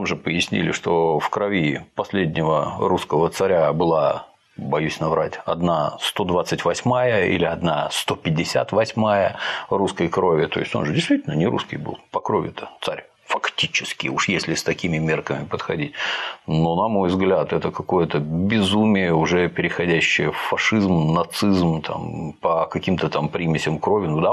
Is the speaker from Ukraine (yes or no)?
yes; Ukraine; Я вот родился, вырос на Украине.